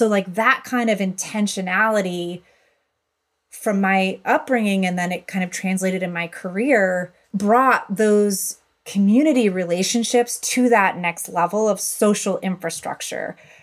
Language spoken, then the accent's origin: English; Buffalo, New York, United States; But for me, growing up in Buffalo, New York, that social infrastructure, really the relationships that my parents like fostered